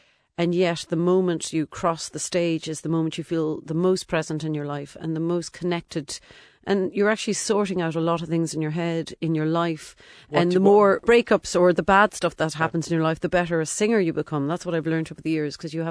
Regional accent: Cork, Munster, Ireland; or I'm from Cork, so I chat too much, or whatever.

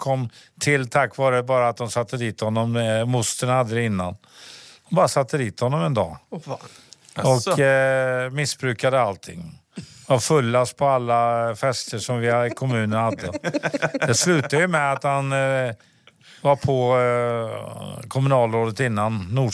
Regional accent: Tidan, Västra Götaland County, Sweden; now in Skara, Sweden; Jag är född i Tidan.

